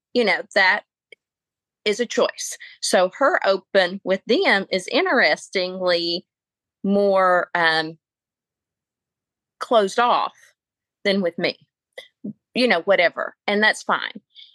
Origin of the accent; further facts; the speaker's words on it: the South, United States; accent: Southern; I remember the first time we talked on the phone, she couldn't get over my Southern accent.